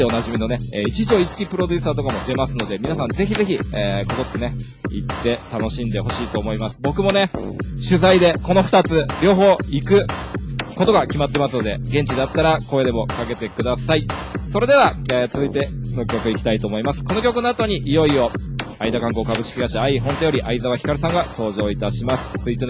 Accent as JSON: {"language": "Japanese", "region": "Saitama", "country": "Japan", "said": "僕埼玉出身なんでこれですごい憧れて"}